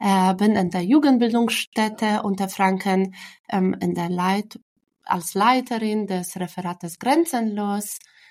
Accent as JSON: {"language": "German", "country": "Poland", "tie": "born or raised there", "second_language": "German", "moved": "as an adult", "lives_now": "Germany", "said": "ich bin in Polen geboren und aufgewachsen"}